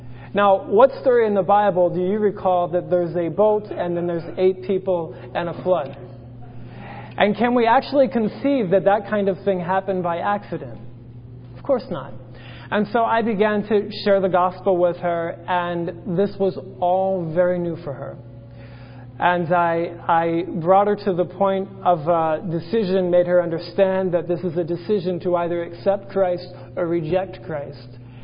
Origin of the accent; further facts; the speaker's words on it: Maryland, United States; now in Shanghai, China; she was going to attend the college that is very near my hometown in Maryland.